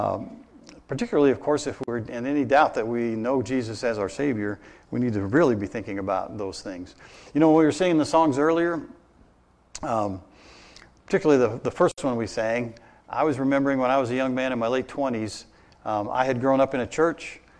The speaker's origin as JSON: {"language": "English", "town": "Evansville", "region": "Indiana", "country": "United States", "said": "If somebody said that to you, I came from Evansville, Indiana."}